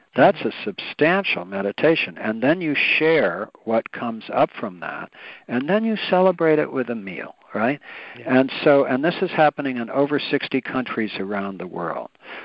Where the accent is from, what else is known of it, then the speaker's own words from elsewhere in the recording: New York City, New York, United States; and I grew up in New York City